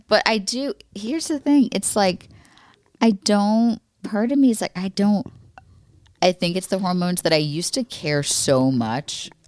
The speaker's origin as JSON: {"language": "English", "region": "Florida", "country": "United States", "tie": "born or raised there", "said": "I grew up in Florida and there weren't a lot of tornadoes when I was growing up"}